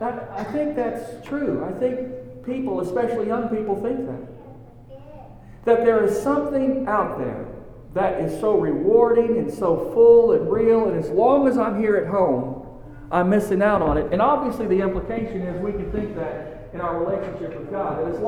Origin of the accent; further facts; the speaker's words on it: Texas, United States; You know, growing up in Texas, it's flat.